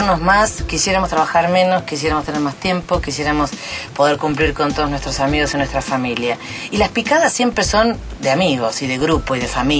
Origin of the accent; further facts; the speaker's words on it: Argentina; porque los argentinos, aún a pesar de que nos cueste, nos juntamos